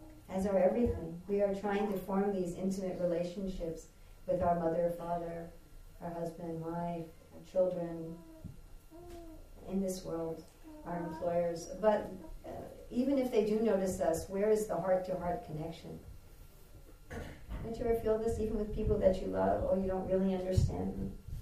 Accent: United Kingdom; And I'm British Indian, so I'm more cultured than anybody.

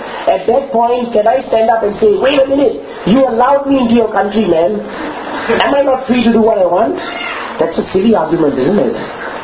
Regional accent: Singapore; but I'm Singaporean, you know, I'm not used to Sanskrit, you know, I know Malay, Chinese and everything else.

